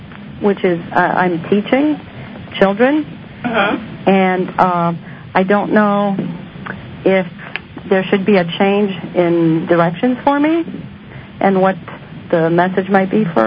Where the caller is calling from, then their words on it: Massachusetts, United States; I'm calling from Massachusetts.